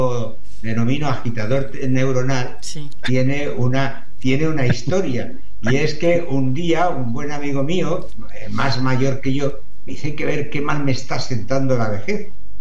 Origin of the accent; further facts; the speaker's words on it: Tarragona, Catalonia, Spain; born there; Yo soy muy, muy meridional. Nací en el extranjero, porque nací en Tarragona, en Cataluña